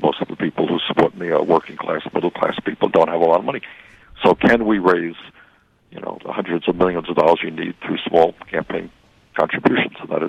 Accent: Burlington, Vermont, United States; I come from Burlington, Vermont, where we're very proud of.

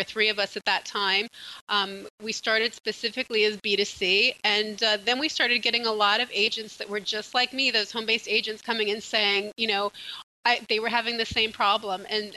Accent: Kansas City, Missouri, United States; I grew up in Kansas City, Missouri, and my family is a Greek family.

